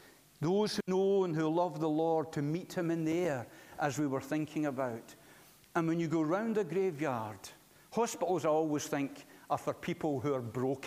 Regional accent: Scotland, United Kingdom; Being a Scotsman, I thought, what is it with these people? Where are the Scots buried?

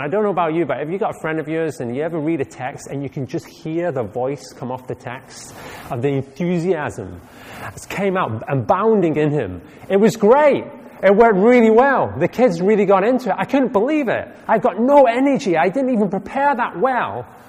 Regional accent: Scotland, United Kingdom; I'm a Scotsman.

